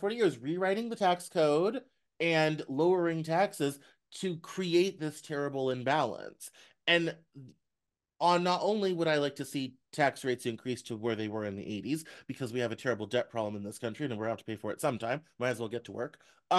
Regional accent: Denver, Colorado, United States; also born or lived in Northwest Arkansas; yes, in Den, I come, I grew up in Denver.

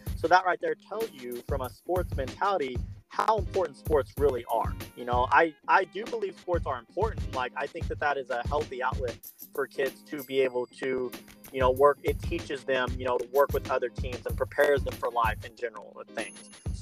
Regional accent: Arkansas, United States; also born or lived in Kolkata; I was born in Calcutta, India. I was adopted at 18 months old. I grew up in Arkansas. You know, I went to a little small school.

